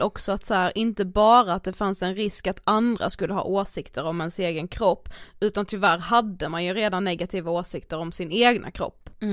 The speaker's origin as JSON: {"language": "Swedish", "region": "Blekinge", "country": "Sweden", "said": "det är inte det bästa att säga när man kommer från Blekinge."}